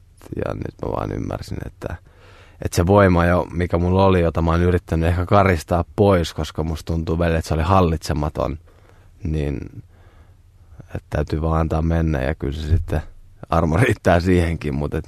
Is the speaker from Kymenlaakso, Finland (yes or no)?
yes; Kotka, Kymenlaakso, Finland; jäin ihailemaan maisemia vanhoilla kotikonnuilla Kotkassa